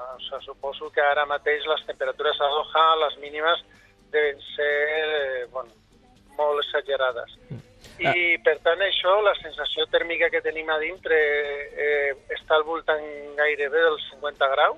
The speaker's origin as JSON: {"language": "Catalan", "town": "Madrid", "region": "Community of Madrid", "country": "Spain", "tie": "born there", "said": "perquè jo soc nascut aquí a Madrid"}